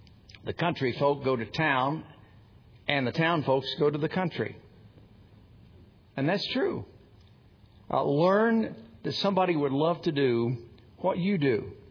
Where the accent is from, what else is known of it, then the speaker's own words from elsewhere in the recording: Tennessee, United States; I grew up in East Tennessee. In the summertime, we would see campers from Michigan, Illinois, Wisconsin, Minnesota.